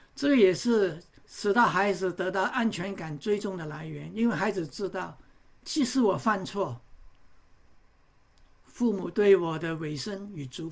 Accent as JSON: {"language": "Chinese", "country": "Malaysia", "lives_now": "Singapore", "said": "这个是在新加坡我是马来西亚人"}